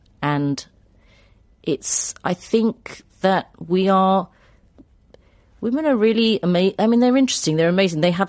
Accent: United Kingdom; I'm a British Indian. I'm not English, but I'm British.

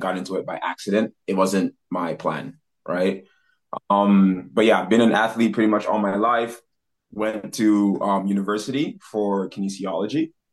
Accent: Hong Kong; born there; originally I was born in Hong Kong. So I moved back for a few years before COVID.

